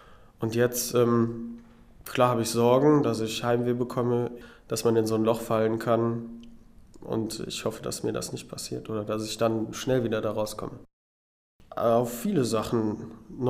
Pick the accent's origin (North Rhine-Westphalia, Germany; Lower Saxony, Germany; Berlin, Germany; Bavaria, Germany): North Rhine-Westphalia, Germany; Stolberg; ich komme aus Stolberg hier bei Aachen